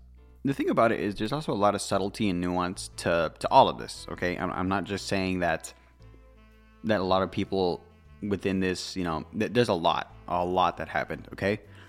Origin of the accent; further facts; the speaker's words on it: United States; As an American, we don't really learn about people like this.